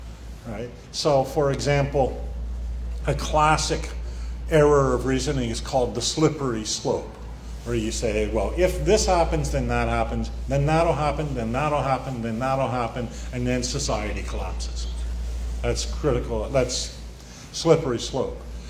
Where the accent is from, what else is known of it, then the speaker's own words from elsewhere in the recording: Canada; as a Canadian, I have been a victim of language learning.